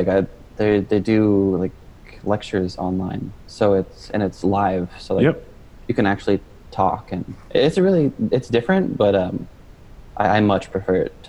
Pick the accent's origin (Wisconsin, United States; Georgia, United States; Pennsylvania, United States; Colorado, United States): Colorado, United States; moved away as an adult; also born or lived in St. Louis; now in Tacoma, United States; And I kind of grew up from like my teen years onward in Colorado, and that's where al